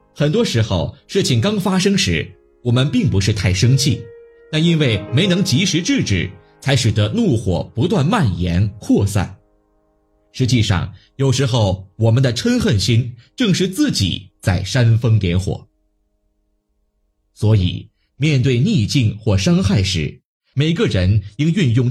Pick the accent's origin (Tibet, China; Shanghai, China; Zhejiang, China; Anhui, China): Tibet, China; 小时候就对佛教有不共的信心。另一方面，我们藏地可以说家家户户都持诵观音心咒。